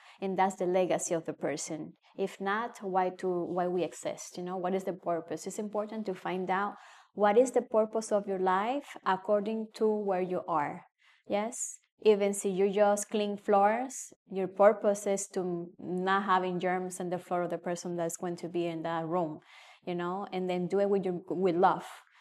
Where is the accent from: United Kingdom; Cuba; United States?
Cuba; first language Spanish; English is a second language; You know, guys, I'm Cuban and my first language is Spanish.